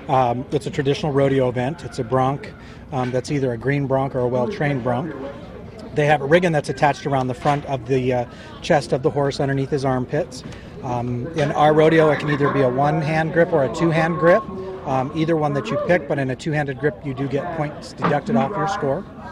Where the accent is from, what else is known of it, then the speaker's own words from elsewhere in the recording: Wyoming, United States; also born or lived in Montana; living in Montana at the time and growing up in Wyoming